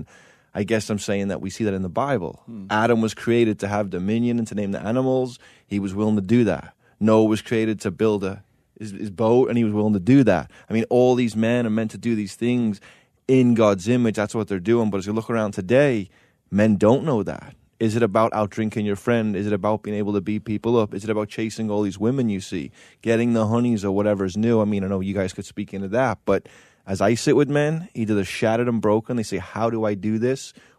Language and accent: English; England, United Kingdom; or, you know, whoever I grew up in England looking up to?